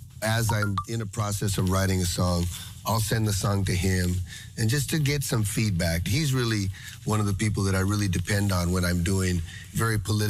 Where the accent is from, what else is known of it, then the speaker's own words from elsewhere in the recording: San Diego, California, United States; That song was written as a reaction of a lot of things that were happening here in San Diego, my hometown, and along the border of the United States.